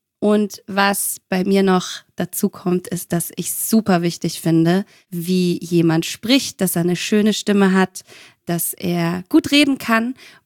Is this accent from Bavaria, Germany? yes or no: no; North Rhine-Westphalia, Germany; now in Offenbach, Germany; 29 Jahre alt. Ich komme ursprünglich aus NRW und wohne jetzt seit 2 Jahren in Offenbach.